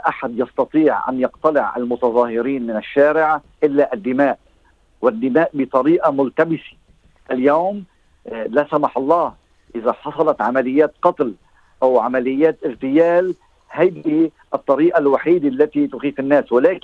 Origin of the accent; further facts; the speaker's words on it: Lebanon; عندنا بلبنان